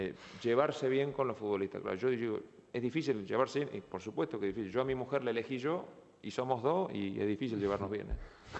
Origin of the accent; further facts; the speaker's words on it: Leones, Córdoba, Argentina; moved away; siempre fuimos a mi pueblo, a Leones. Durante 15 años, bueno, podríamos habernos quedado en Ibiza, en San Sebastián. Y siempre fuimos a mi pueblo. Bueno, puede ser porque es el lugar donde me fui muy joven